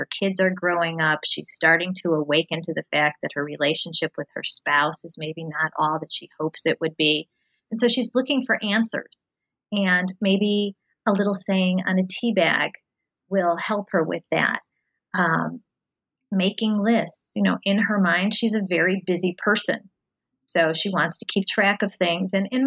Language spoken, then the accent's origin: English; Cincinnati, Ohio, United States; I grew up outside of Cincinnati, Ohio, and most of the people who I grew up with stayed in Cincinnati.